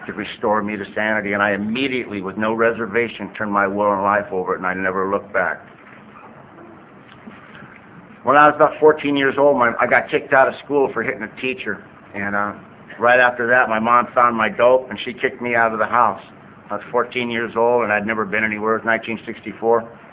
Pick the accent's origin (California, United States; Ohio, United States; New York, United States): California, United States; Vista; I was raised in Vista, took the road a bit. It was a little town when I was a kid, and my father's Irish and Sioux. My mother's Irish and Cherokee.